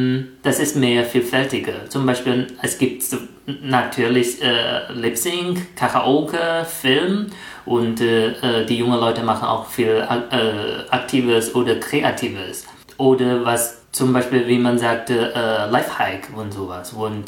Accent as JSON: {"language": "German", "country": "China", "second_language": "German", "moved": "yes", "lives_now": "Germany", "said": "ich bin seit 4 Jahren in Deutschland und ich bin Chinese."}